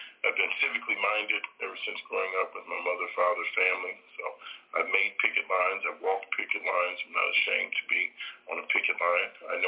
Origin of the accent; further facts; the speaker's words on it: Chicago, Illinois, United States; running for Congress in the 1st Congressional District, born and raised in Chicago. Currently reside in the same house across the street from my parents that I grew up in.